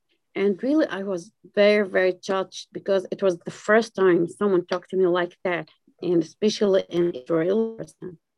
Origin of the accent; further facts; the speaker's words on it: Jordan; moved away as an adult; now in Bethlehem, Palestine; I'm from Bethlehem, Palestine. I was born and raised in Jordan. And 1999, I came here because my husband originally from Bethlehem.